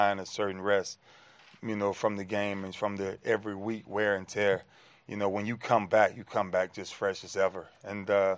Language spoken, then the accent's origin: English; Lakeland, United States; In my hometown, which is Lakeland?